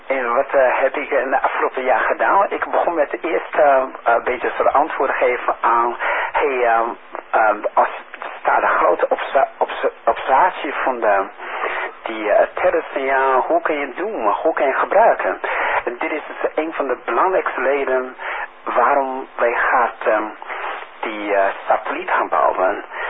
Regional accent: Netherlands; Dus toen ik kreeg vragen, hey, waar kom je vandaan? En toen ik zeg, ik kom van Nederland.

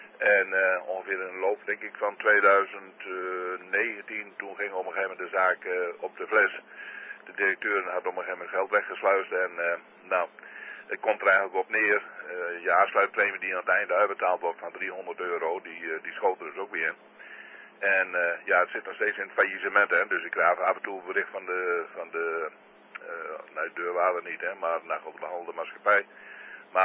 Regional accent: Drenthe, Netherlands; QTHS Norg en ik kom van Drenthe.

